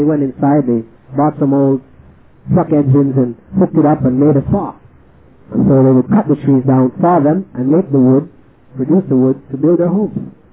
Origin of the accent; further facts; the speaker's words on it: Belize; in the sense that I am from Belize and I'm trying to get everybody to come back with me to Belize